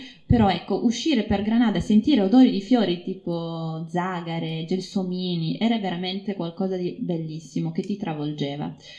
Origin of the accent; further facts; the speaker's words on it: Turin, Piedmont, Italy; accent: Turin; io sono nata a Torino, cresciuta a Torino, ma non sono una torinese, forse lo vedrete anche, cioè, i miei tratti non sono per niente torinesi, l'accento purtroppo sì, l'accento è proprio torinese